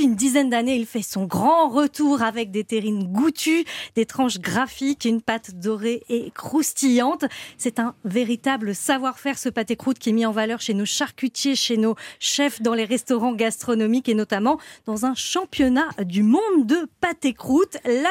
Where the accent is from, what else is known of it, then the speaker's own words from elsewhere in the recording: Lyon, Auvergne-Rhône-Alpes, France; Je suis lyonnaise